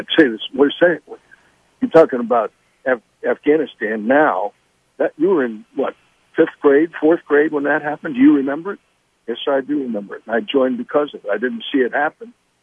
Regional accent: Texas, United States; It's great to be back in my home state.

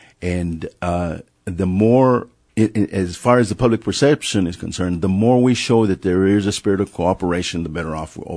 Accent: Lubbock, Texas, United States; I grew up here in Lubbock, and I remember when they wailed in the middle of a storm, and they were effective.

